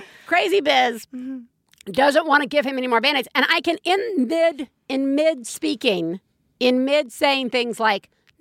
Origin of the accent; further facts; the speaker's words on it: Alabama, United States; My folks live in Alabama. I grew up in Alabama.